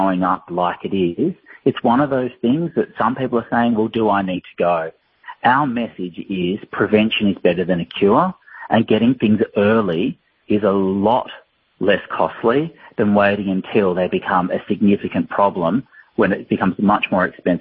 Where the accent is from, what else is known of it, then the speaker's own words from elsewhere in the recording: Canberra, Australian Capital Territory, Australia; I grew up in Canberra and I still think about how wonderful it was.